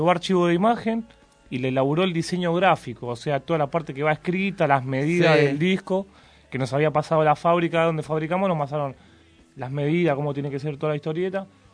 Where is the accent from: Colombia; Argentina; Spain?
Argentina; Lomas del Mirador, Buenos Aires Province; Nosotros somos de Loma de Mirador y grabamos en San Isidro.